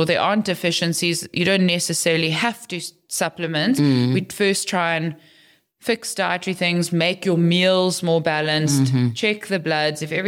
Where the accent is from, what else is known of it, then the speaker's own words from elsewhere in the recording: Western Cape, South Africa; I'm from the Cape. So I'm still like a province girl at heart